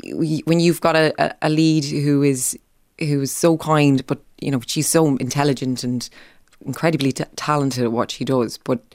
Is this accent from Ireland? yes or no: yes; Mullingar, Leinster, Ireland; accent: Midlands; now in United Kingdom; I came from Mullingar and I was living in Dublin. I used to get slagged off from my accent when I first moved to Dublin